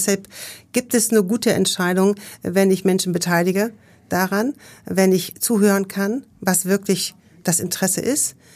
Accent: Rheine, North Rhine-Westphalia, Germany; also born or lived in Münster / Cologne; now in Hamburg, Germany; Ich komme eigentlich aus Westfalen, ich komme eigentlich aus Rheine. Ja. Und dann über Münster und Köln bin ich endlich nach Hamburg gezogen.

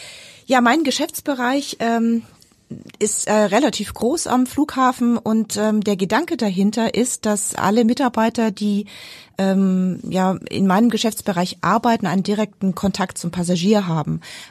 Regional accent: Nuremberg, Bavaria, Germany; born there; also born or lived in Munich; ich bin in Nürnberg geboren und habe dann lange in München gelebt

